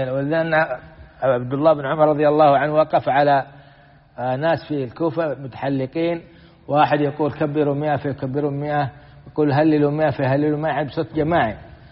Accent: Saudi Arabia; نحمد الله تعالى في بلادنا المملكة العربية السعودية

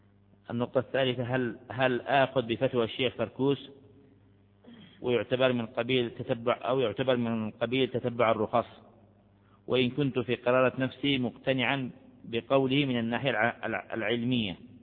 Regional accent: Algeria

